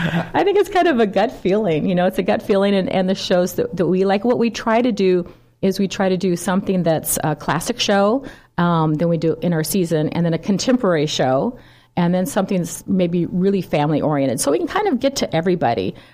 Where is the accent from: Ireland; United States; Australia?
United States; San Diego, California; Well, Gary and I grew up in San Diego, going to theater and musical theater and so on in San Diego.